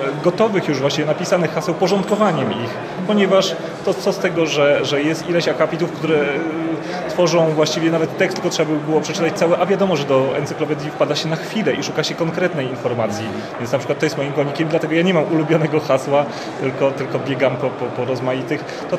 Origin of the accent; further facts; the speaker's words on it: Warsaw, Masovian Voivodeship, Poland; No, obydwaj jesteśmy z Warszawy